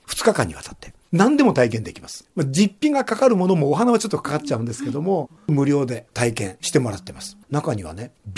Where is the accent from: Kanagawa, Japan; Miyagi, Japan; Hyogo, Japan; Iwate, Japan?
Kanagawa, Japan; Fujisawa; 生まれは藤沢市辻堂でございます。65年間藤沢市民でございます